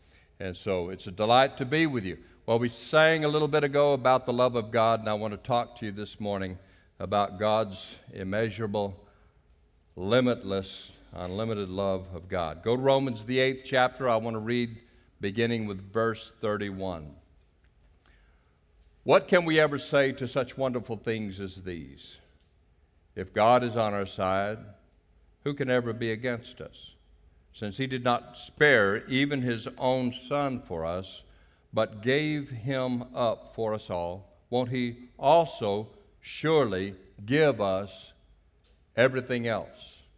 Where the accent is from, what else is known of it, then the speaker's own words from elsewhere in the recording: Houston, Texas, United States; I'm from Houston, Texas.